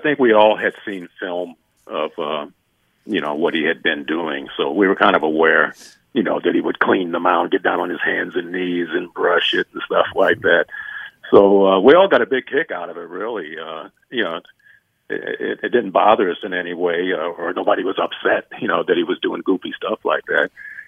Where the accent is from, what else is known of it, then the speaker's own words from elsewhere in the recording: Compton, California, United States; got to play my hometown Dodgers, where I grew up at, out in Compton, California.